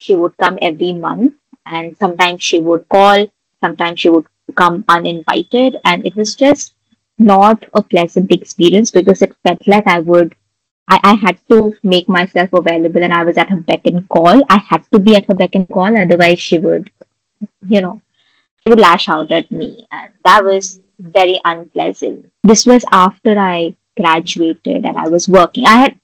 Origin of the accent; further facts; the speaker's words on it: Assam, India; moved away; I am from Assam, which is in the northeastern part of India, and I moved to Delhi almost about 9 years ago for my studies.